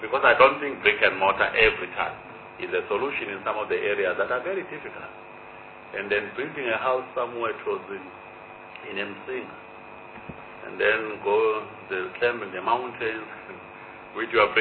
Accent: Alexandra, Gauteng, South Africa; when we grew up in Alexandria

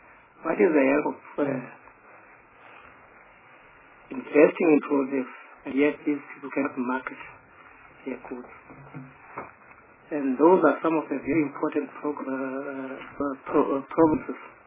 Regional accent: Italy; I live in Bridges. I'm from Italy.

